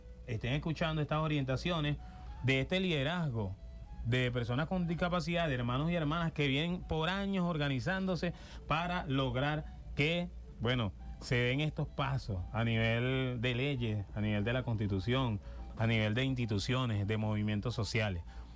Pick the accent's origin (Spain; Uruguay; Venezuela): Venezuela; todos también nacimos aquí en Venezuela y por ende somos hermanos y hermanas de lucha